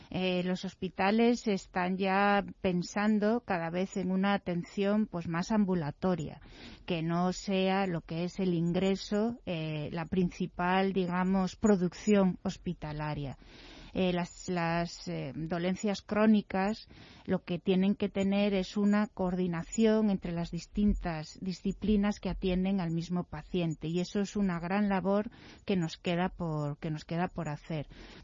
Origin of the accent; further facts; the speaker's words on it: Galicia, Spain; tenemos que decir que somos médicos gallegos